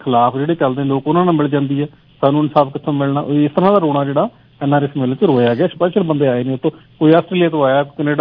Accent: Punjab, India; ਪਰ ਅਸੀਂ ਪੰਜਾਬ ਆਪਣੇ ਹੀ ਪੁਰਜ ਜਿੱਥੇ ਜੰਮੇ ਪਲੇ ਆ ਅਸੀਂ ਇੱਥੇ ਜਿੱਥੇ ਪੈਸਾ ਖਰਚਣ ਆਉਂਦੇ ਹਾਂ

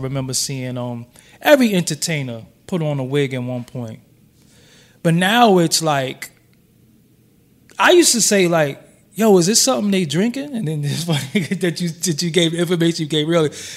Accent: Brooklyn, New York, United States; also born or lived in Staten Island; I grew up in Brooklyn, lived in Staten Island.

